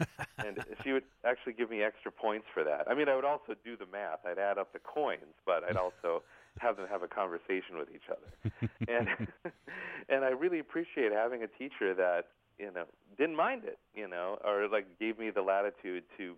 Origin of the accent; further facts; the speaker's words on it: Minnesota, United States; also born or lived in Waconia / Jonathan / Owatonna / Hastings; I was born in Waconia, Minnesota. Didn't spend much time there. But my family moved around through southeastern Minnesota. I lived in a community called Jonathan, which is now part of Chaska, and then Owatonna, and then finally Hastings.